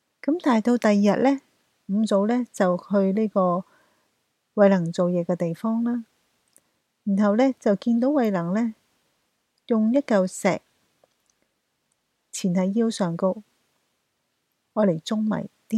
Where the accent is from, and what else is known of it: Guangdong, China; accent: Cantonese